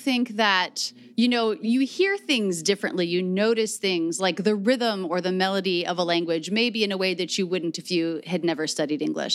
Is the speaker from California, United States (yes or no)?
no; Gainesville, Florida, United States; I'm from a town called Gainesville in the state of Florida, the Sunshine State. I grew up in an area that is not very close to the beach. It's like the furthest you can live from a beach in the state of Florida.